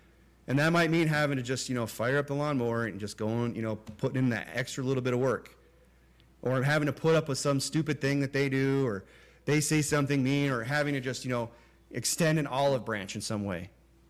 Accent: Michigan, United States; That house I grew up in Michigan that I had to mow that lawn all those years

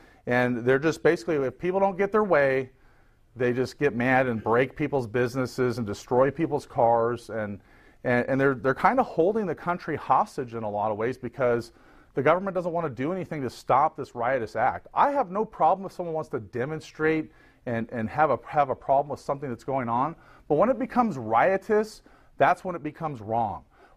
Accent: Portland, Oregon, United States; And I'm from Portland, Oregon.

